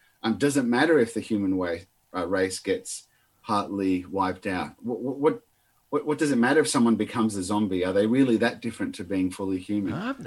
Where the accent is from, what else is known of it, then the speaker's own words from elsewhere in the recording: Argentina; I grew up in Argentina as a missionary kid when a civil war was going on